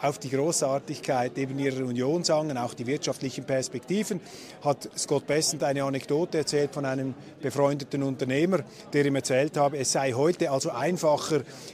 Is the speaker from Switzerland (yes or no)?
yes; Switzerland; Aber als Schweizer haben wir hier ja auch den kritisch geschärften Blick.